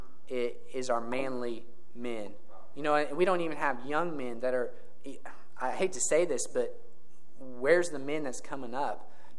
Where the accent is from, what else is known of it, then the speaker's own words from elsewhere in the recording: Indiana, United States; You know, I'm from Clay County, but Green Sullivan County area.